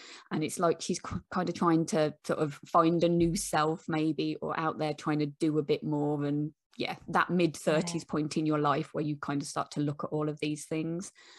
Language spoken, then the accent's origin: English; Midlands, United Kingdom; But I'm going for Craig because Midlands, and that's what we do.